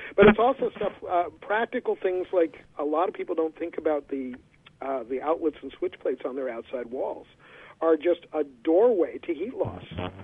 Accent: New York City, New York, United States; I grew up with this brand. I grew up in New York City, so this was a local brand.

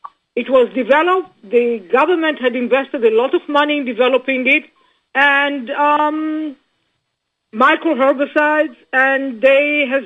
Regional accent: Israel; I grew up in Israel

